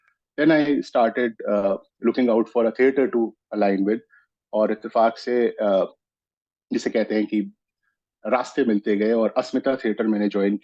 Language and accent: Hindi; Allahabad, Uttar Pradesh, India; now in Delhi, India; मैं इलाहाबाद से बिलोंग करता हूँ, मैं अभी फिलहाल दिल्ली में हूँ